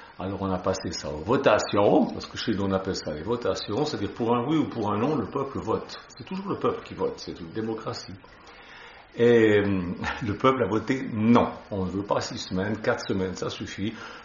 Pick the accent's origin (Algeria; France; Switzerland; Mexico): Switzerland; je dis ça parce que je suis suisse